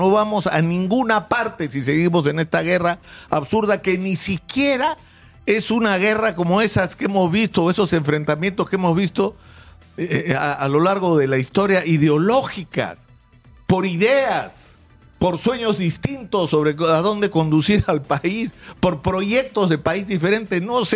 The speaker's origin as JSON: {"language": "Spanish", "country": "Peru", "said": "lo que nos une como peruanos"}